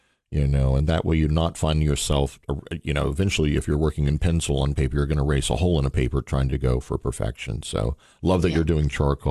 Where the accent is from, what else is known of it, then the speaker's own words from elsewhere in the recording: Cookeville, Tennessee, United States; my hometown, at least, of Cookeville, Tennessee